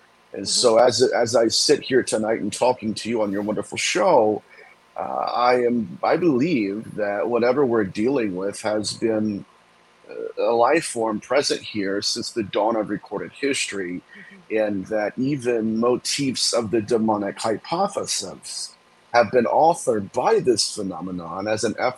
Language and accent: English; Ohio, United States; Well, I am from Ohio originally